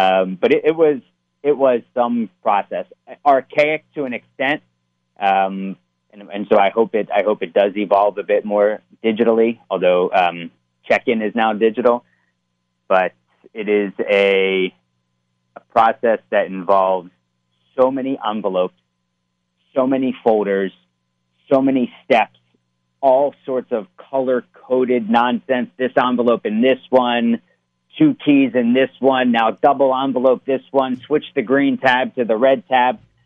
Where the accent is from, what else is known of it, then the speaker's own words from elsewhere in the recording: Pennsylvania, United States; I grew up going to a local polling station. I'm from Pennsylvania